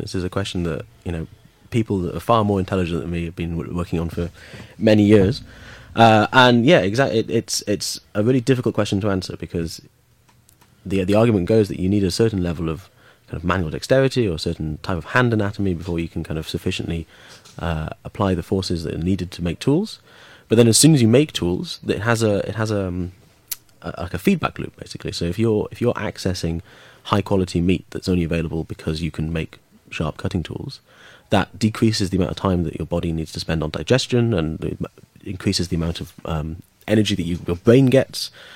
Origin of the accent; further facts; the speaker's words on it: Wales, United Kingdom; when I was growing up in South Wales